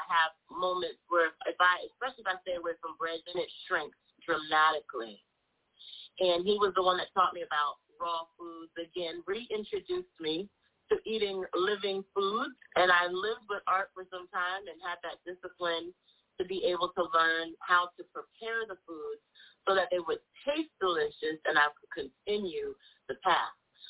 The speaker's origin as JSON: {"language": "English", "region": "New Jersey", "country": "United States", "tie": "born or raised there", "said": "Well, I am definitely from my mother … born and raised in New Jersey."}